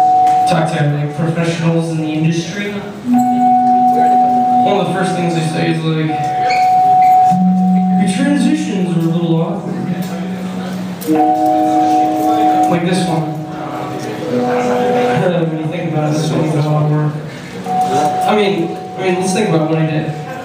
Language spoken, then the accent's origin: English; Columbus, United States; We're from Columbus.